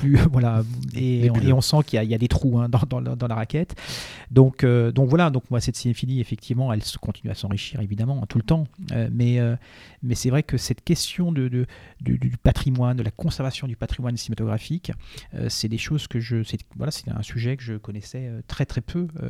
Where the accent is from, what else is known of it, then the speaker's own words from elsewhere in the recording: Nantes, Pays de la Loire, France; born there; Alors moi, je suis né à Nantes